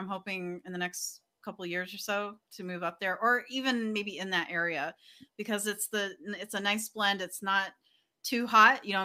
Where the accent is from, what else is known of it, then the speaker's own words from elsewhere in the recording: Phoenix, Arizona, United States; Yes, Arizona. I'm a native of Arizona, born and raised in Phoenix, and I live in a suburb of Phoenix now.